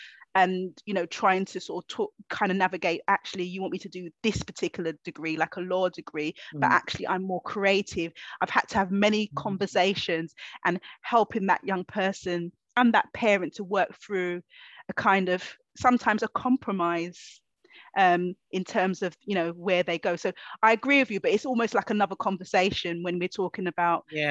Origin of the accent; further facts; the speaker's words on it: London, United Kingdom; growing up in Hackney, East London, that it, at the time, because it's different now, but there is still things that goes on, you know, working class young Black girl, I didn't have opportunities